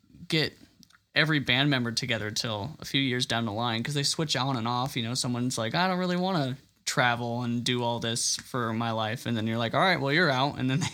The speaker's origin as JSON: {"language": "English", "region": "Iowa", "country": "United States", "said": "I guess because we're from Iowa and Iowa doesn't really have a scene."}